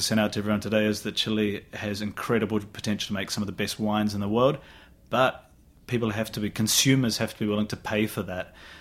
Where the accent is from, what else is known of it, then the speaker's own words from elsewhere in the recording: New Zealand; I'm from New Zealand.